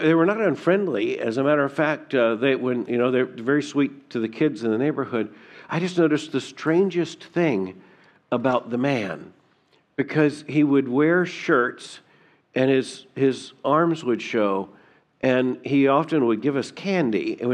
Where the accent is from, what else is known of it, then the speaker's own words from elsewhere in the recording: Lakeland, Florida, United States; born there; And I was born in Lakeland, which they acted like was a long way from Plant City.